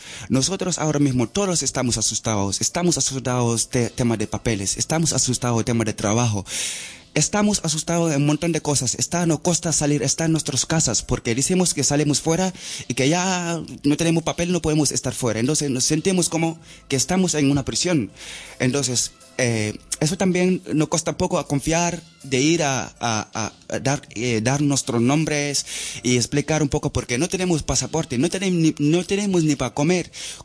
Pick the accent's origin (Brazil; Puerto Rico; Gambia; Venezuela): Gambia; born there; Spanish is a second language; No, yo nací en Gambia, nací en África, pero no significa que siempre voy a ser Gambia